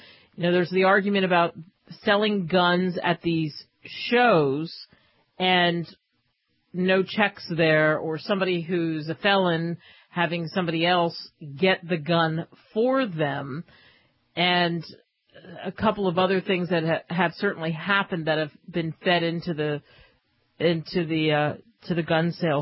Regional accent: New York, United States; also born or lived in New Jersey; But I grew up in New York, New Jersey, where, you know, you're not carrying weapons. You don't have a shotgun that's in the truck. Now I live in a state, and I've lived all over the country.

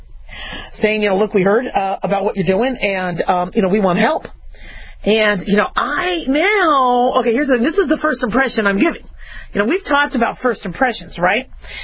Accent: Phoenix, Arizona, United States; also born or lived in Los Angeles; was born in L.A., and I'm in L.A. all the time, so I know L.A. I grew up also in Phoenix, so I know Phoenix really well.

